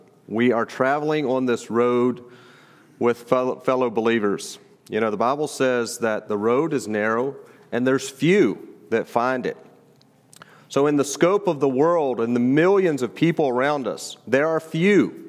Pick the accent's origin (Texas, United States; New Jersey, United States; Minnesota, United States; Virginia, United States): Virginia, United States; We are from Virginia. I serve as pastor at Bethany Mennonite Church.